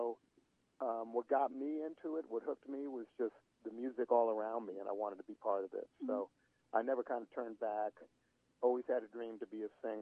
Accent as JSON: {"language": "English", "region": "New York", "country": "United States", "tie": "born or raised there", "said": "This was when I grew up in New York, and I had a little gig playing actually on the back of a car."}